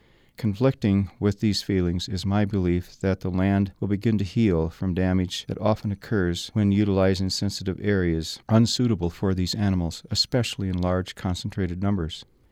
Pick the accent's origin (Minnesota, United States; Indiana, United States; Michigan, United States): Michigan, United States; Growing up in Michigan, where public land was hard to come by, I have come to enjoy our commons